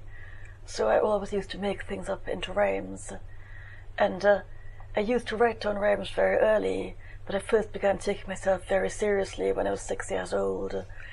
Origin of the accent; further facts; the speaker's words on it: Port of Spain, Trinidad & Tobago; although I grew up in Trinidad, I was a girl from the capital, I was an urban girl.